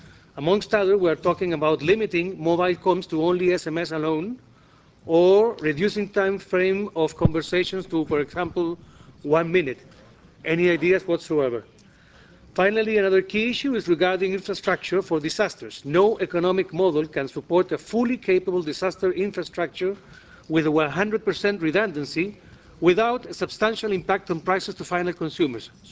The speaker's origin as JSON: {"language": "English", "country": "Chile", "second_language": "English", "said": "Good morning, everyone. I'm from Chile, one of the two big catastrophes we had."}